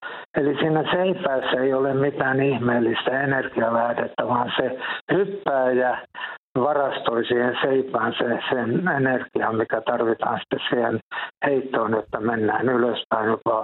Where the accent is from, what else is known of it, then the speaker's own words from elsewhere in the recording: Somero, Southwest Finland, Finland; Ja toisaalta mä olen Somerolta kotoisin ja niin kuin jokainen tietää, niin Somerohan on tämmöinen seiväshypin niin kuin kultamaa täällä Suomessa.